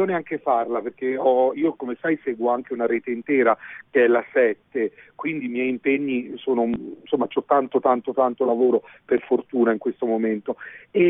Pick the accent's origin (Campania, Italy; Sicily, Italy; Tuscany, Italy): Tuscany, Italy; Siena; trasferita a Murlo quando noi eravamo molto piccoli, verso un anno, una roba del genere, però nato e cresciuta a Siena, e poi sai, studi e lavoro e l'inizio tutto fatto a Siena